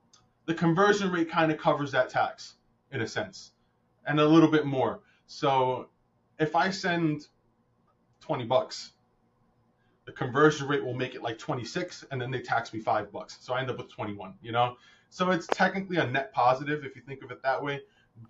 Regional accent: New York, United States; there's no way that's possible because I'm from New York.

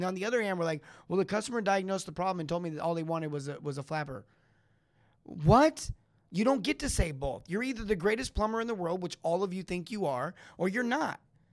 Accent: California, United States; now in Texas, United States; getting a chance to go back to where I grew up. Born and raised in California. I'm in Texas.

